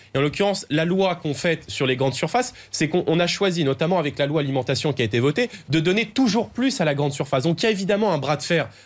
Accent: Île-de-France, France; Moi, vous savez, j'ai grandi en Seine-Saint-Denis, j'ai collé mes premières affiches de militants politiques

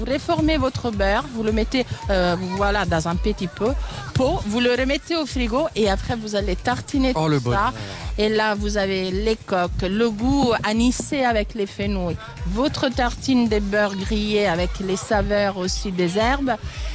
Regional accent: Italy; Alors, vous savez, je suis italienne, on mange beaucoup de saucisses.

